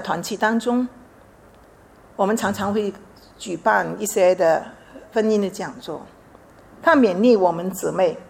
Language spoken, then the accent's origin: Chinese; China; 特别是我们中国人很不容易